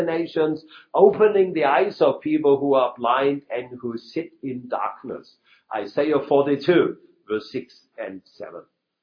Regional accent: southern Germany, Germany; accent: southern German; English is a second language; moved away as an adult; If I move from southern Germany to northern Germany, I would always be the southern German due to my accent. I never can get away from my accent.

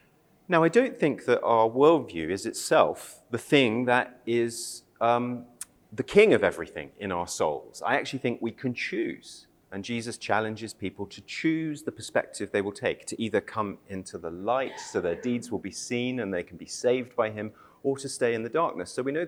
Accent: England, United Kingdom; No, not Australian, I'm from England.

